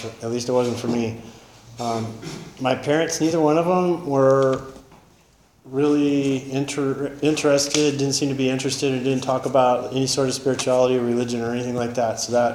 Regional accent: Taft, California, United States; born there; They moved to California, got pregnant, and I was born in Taft. It was a wonderful place, lots of oil in Taft. So that was 63, I was born in 63. We moved a lot.

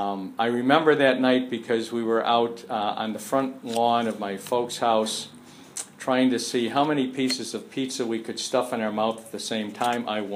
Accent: Chicago, Illinois, United States; And I'm an Irish Catholic from the south side of Chicago. So let me start off by wishing everybody a belated happy St. Patrick's Day

